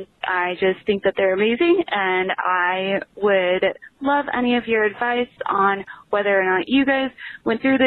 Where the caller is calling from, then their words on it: Lincoln, Nebraska, United States; I am calling from Lincoln, Nebraska